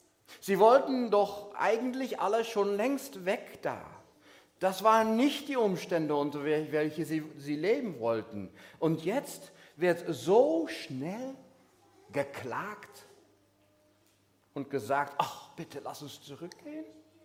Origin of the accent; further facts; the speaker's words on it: Hamburg, Germany; Oder ich komme ja aus Hamburg